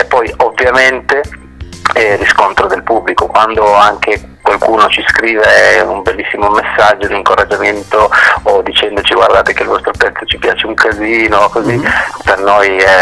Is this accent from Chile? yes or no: yes; Chile; now in Italy; io sono cileno.